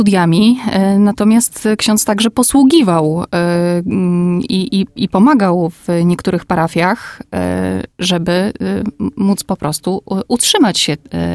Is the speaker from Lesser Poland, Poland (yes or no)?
no; Węgrów, Masovian Voivodeship, Poland; Znamy się, ponieważ pochodzimy z Węgrowa, znamy się, ponieważ razem studiowaliśmy